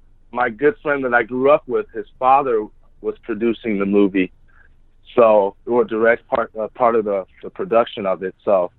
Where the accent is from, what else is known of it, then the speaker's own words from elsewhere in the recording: Los Angeles, California, United States; born there; Yes, I am. I was born in Los Angeles. Mm-hmm. Yeah. And I'm still here.